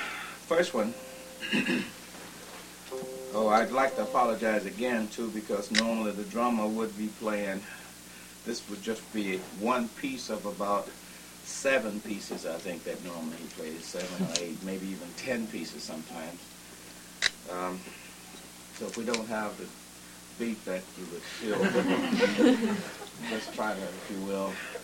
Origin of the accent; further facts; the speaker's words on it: Mississippi, United States; maybe it's because because I'm from Mississippi and they're trying to help me out.